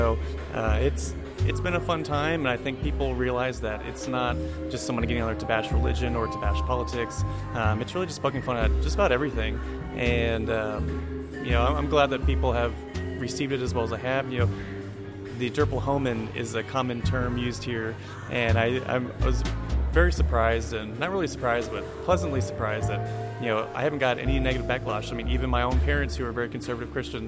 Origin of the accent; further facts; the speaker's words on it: Alaska, United States; also born or lived in New Jersey; now in Oklahoma, United States; I am a transplant, actually. I grew up in Alaska, so through the courses of going through school, starting in Alaska, moving around with the military, I found my way to Oklahoma